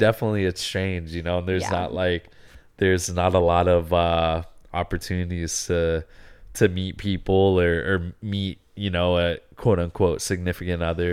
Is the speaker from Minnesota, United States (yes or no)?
no; Ninilchik, Alaska, United States; also born or lived in Ashland, Oregon; I'm going from Nenelchik, Alaska to Reno. And then where I went to school in college, Ashland, Oregon, really small school in Southern Oregon